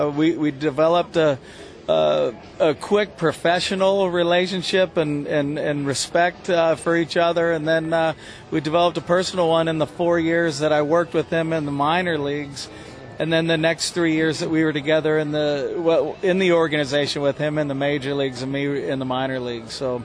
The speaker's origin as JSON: {"language": "English", "town": "San Carlos", "region": "California", "country": "United States", "tie": "born or raised there", "also_born_or_lived": "San Francisco", "said": "Yeah, I grew up, born in San Francisco, but I grew up in San Carlos, St. Charles High School, St. Charles Grade School, Sarah High School, College of San Mateo"}